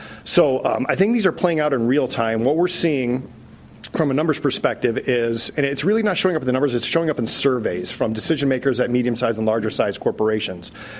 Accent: Midwest, United States; I live in Cleveland. I'm a Midwesterner

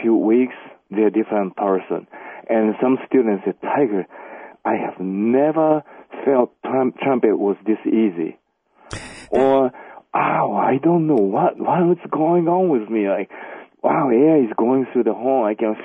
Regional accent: Hyogo, Japan; Well, because 1995, there was a big earthquake happened and destroyed my hometown.

